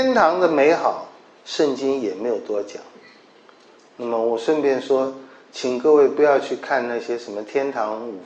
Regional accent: China; 这个我们中国人因为没有这种永生的观念

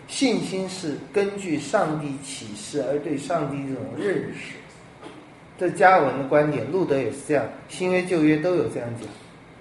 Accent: Taiwan; 台湾人有很多的优点，我们很有礼貌，我们治理得很好，我们很会做生意，我们很会赚钱

